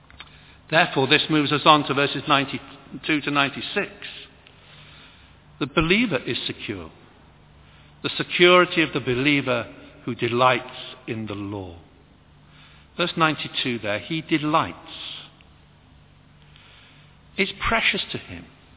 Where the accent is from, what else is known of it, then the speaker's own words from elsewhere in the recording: Salford, North West England, United Kingdom; born there; It tells me I'm a British citizen. It tells me I was born on the 4th of February 1955. And it tells me I was born in Salford.